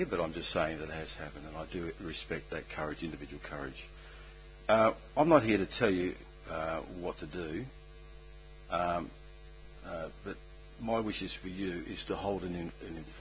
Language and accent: English; Australia; So, I'm from the Mooning community. The Mooning people, the Far West Coast claim, is one such case which needs to be looked at.